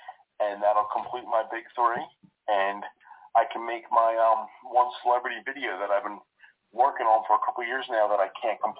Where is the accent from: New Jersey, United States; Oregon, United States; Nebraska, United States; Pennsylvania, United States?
Pennsylvania, United States; Philadelphia; I grew up in Philadelphia, so those landmarks are basically in my backyard.